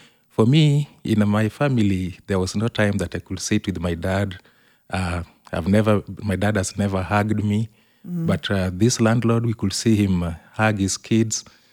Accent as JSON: {"language": "English", "town": "Kisumu", "region": "Kisumu County", "country": "Kenya", "tie": "born or raised there", "said": "I was born in Kisumu. That's a small town in Kenya, East Africa. My parents lived in the slum, and we were four siblings"}